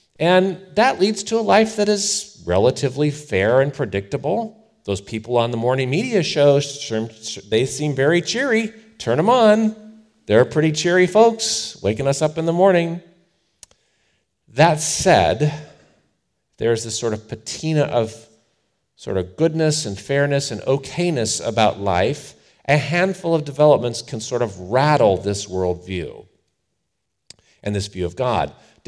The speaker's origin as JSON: {"language": "English", "town": "Bay Village", "region": "Ohio", "country": "United States", "tie": "born or raised there", "said": "several tornadoes touched down in my home town of Bay Village, Ohio, or around there, Northeast Ohio."}